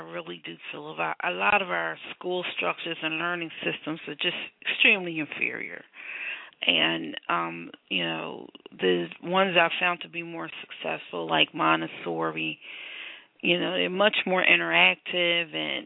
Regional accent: Philadelphia, Pennsylvania, United States; And then I'm from Philadelphia.

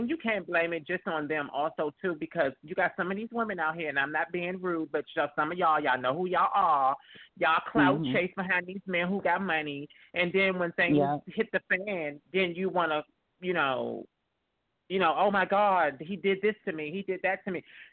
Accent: Washington, District of Columbia, United States; as she said. I'm from Washington, D.C.

